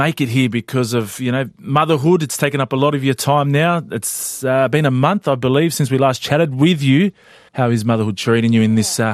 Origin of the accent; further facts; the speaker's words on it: Australia; I am Tongan Australian and have made the leap from rugby to radio